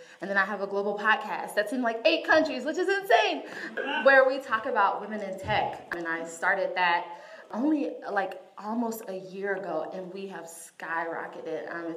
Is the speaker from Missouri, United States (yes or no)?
no; Atlanta, Georgia, United States; moved away as an adult; now in Grand Rapids, United States; So I currently live in Grand Rapids, Michigan. I am a native of ATL. I'm ATLian all my life. I'm from Atlanta, Georgia. My husband and I, we moved to Grand Rapids about 3 years ago.